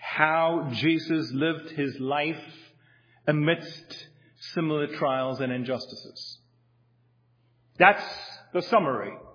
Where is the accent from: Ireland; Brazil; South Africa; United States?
South Africa; Kathy and I grew up in South Africa in the time of apartheid.